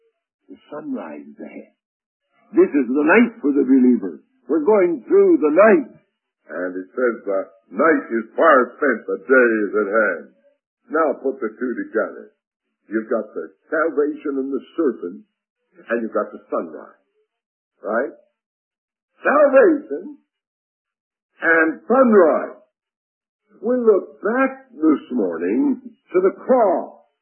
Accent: Canada; I said, well, I said, I come from Canada.

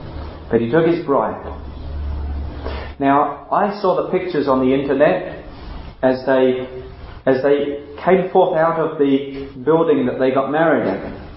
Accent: United Kingdom; Now, I'm British, so I probably am supposed to take note of things like that.

